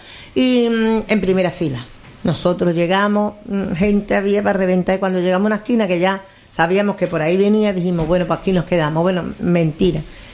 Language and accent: Spanish; Lebrija, Andalusia, Spain; Digo, yo de Lebrija